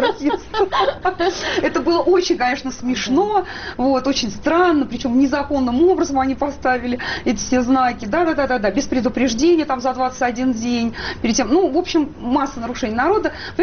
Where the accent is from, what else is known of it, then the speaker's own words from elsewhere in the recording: Moscow, Russia; Я коренная москвичка, и я все же жила в центре Москвы, напротив церкви Святого Филиппа.